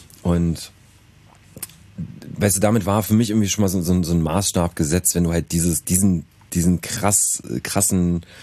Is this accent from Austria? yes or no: no; Berlin, Germany; ich komme aus Berlin.